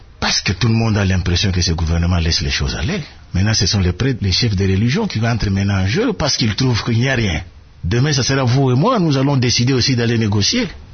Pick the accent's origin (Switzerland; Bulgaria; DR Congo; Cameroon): DR Congo; en tant que Congolais